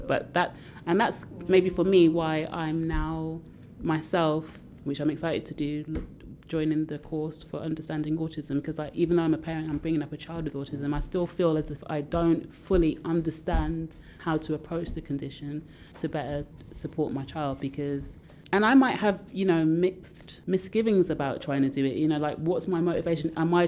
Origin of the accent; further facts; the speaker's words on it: Birmingham, West Midlands, United Kingdom; accent: Brummie; I'm originally a Brummy, but my accent's got a bit lost somewhere, apparently.